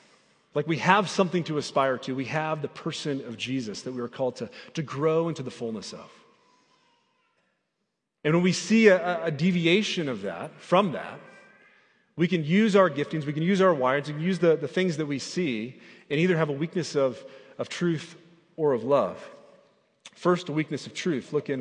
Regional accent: Indiana, United States; And growing up in Indiana, the Hoosier State, you know, lots of basketball going on.

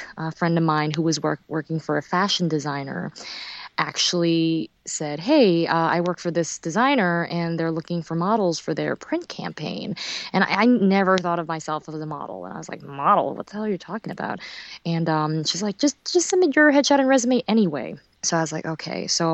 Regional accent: New York, United States; Unfortunately, like growing up in New York, my family was never very well off.

